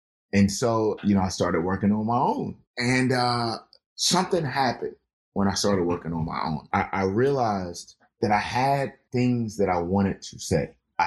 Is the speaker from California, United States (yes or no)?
no; South Carolina, United States; I'm from South Carolina. We don't have any celebrities in South Carolina.